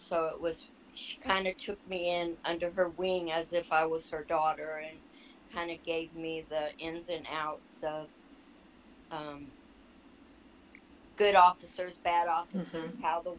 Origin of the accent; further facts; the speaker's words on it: California, United States; now in Texas, United States; Well, when I came to Texas, because I'm not from Texas, we were just passing through Texas when my crime happened. I really have never been out of California, so I wasn't used to how Texas works.